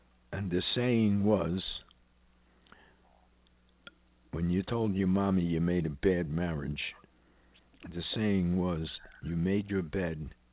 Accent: New York, United States; I remember because I grew up in Harlem.

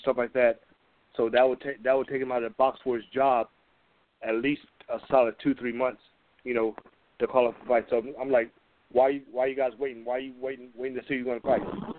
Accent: Michigan, United States; She's actually from my home state of Michigan, and she has a compelling story.

